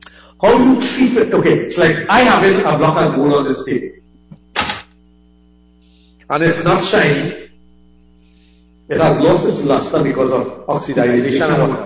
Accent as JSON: {"language": "English", "country": "Trinidad & Tobago", "said": "here I am coming from Trinidad with a suitcase. I don't have a wardrobe as they would have because they live in there."}